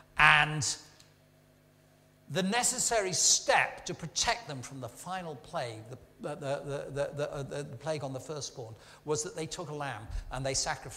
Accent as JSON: {"language": "English", "town": "Huddersfield", "region": "Yorkshire and the Humber", "country": "United Kingdom", "said": "I'm from Huddersfield. Emma and I come from Huddersfield."}